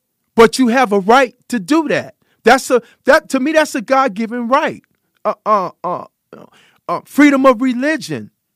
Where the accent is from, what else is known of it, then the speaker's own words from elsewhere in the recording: California, United States; So I'm born and raised in California